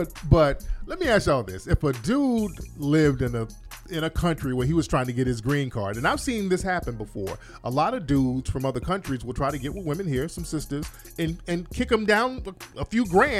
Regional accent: Memphis, Tennessee, United States; where am I from? I'm from Memphis. Memphis, Tennessee.

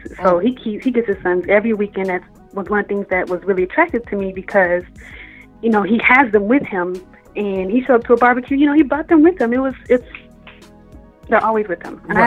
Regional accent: Sacramento, California, United States; I'm from Sacramento, so you see the 916, but I'm in Tennessee.

